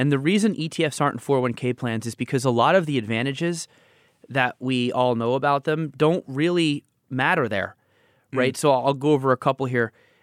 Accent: Texas, United States; I grew up in Texas, but I never went.

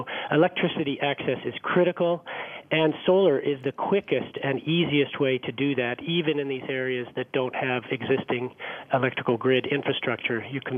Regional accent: United States; And I've had friends, I'm American, I've had friends contact me

